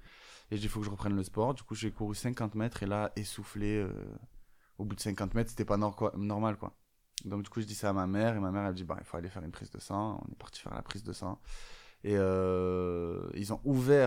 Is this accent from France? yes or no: yes; Marseille, Provence-Alpes-Côte d'Azur, France; on est marseillais